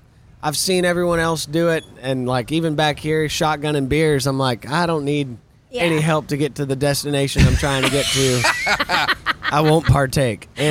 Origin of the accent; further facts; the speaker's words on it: Stillwater, Oklahoma, United States; my hometown, Stillwater, Oklahoma, is the home of Red Dirt.